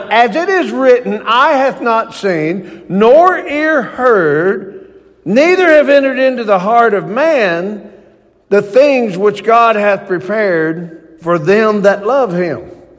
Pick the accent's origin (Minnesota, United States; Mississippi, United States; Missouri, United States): Mississippi, United States; I grew up in Mississippi. And not everybody's blessed. But nonetheless, I grew up in the South.